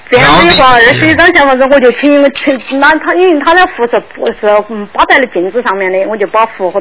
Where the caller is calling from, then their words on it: Sichuan, China; 我是四川的，主要是不知道怎么记。